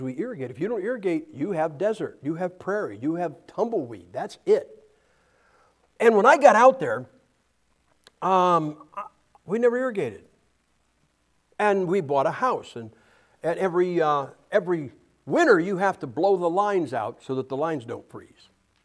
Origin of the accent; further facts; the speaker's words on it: Ohio, United States; Now, I'm from Ohio, and Ohio, weather-wise, is about like this, except our sky turns blue every now and then.